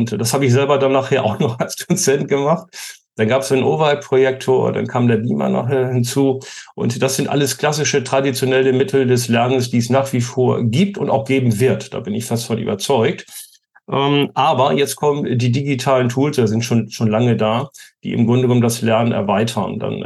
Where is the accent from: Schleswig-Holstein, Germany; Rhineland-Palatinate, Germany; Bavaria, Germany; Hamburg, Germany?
Schleswig-Holstein, Germany; Kiel; born there; ich bin Nordlicht. Ich weiß nicht, ob man das noch hört. Ich bin in Kiel geboren und habe dort an der Christian-Albrechts-Universität Betriebswirtschaftslehre studiert